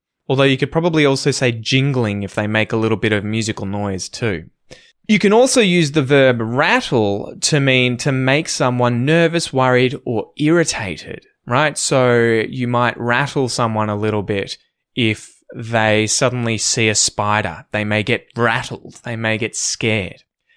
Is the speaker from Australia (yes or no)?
yes; Australia; We also use this, strangely enough, this term, a dag, as Aussie slang, and it is an entertainingly eccentric person or character, right?